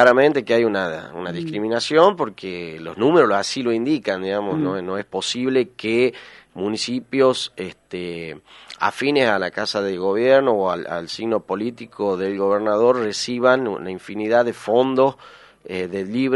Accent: Tucumán, Argentina; somos todos tucumanos

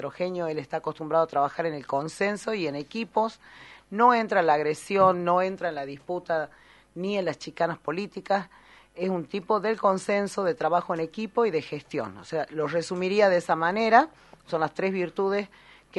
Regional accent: Tucumán, Argentina; nosotros como tucumanos

